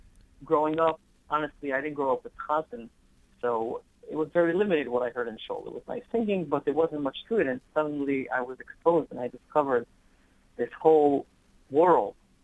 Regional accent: Jerusalem, Jerusalem District, Israel; I was born in Yerushalayim, in Israel. People always ask me, how do I speak English so well?

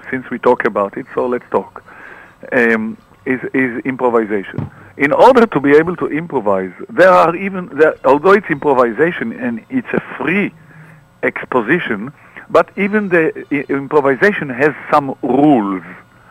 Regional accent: Tel Aviv, Tel Aviv District, Israel; when we were growing up in Tel Aviv, there was no television and there was no pop Hasidic.

